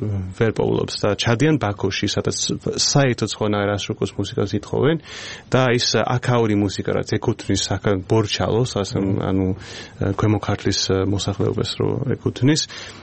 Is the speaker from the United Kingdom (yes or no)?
yes; North West England, United Kingdom; ახლა მე საწესო წარმოშობით ლანკაშერიდან ვარ, აი ნორთ